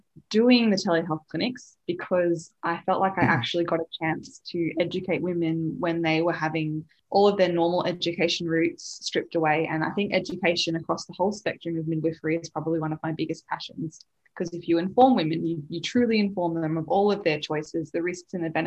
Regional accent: Melbourne, Victoria, Australia; No, I live in Melbourne in Australia. You can probably all tell from my accent that I'm not from Britain. So yes, I've lived here my whole life

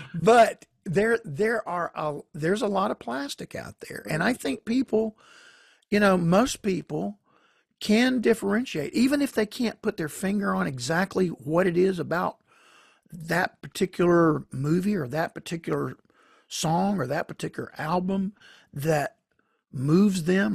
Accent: Georgia, United States; when I was growing up, I grew up in church in Georgia, and my grandfather was actually a Pentecostal pastor.

